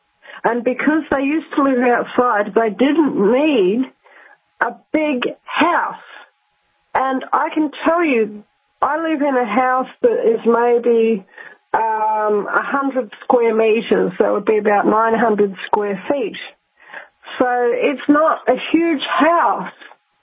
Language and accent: English; Rotorua, Bay of Plenty, New Zealand; I grew up in Rotorua in New Zealand, and when I was a very little girl, at the local